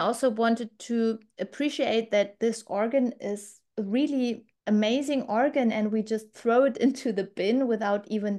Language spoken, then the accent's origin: English; Germany; I'm from Germany.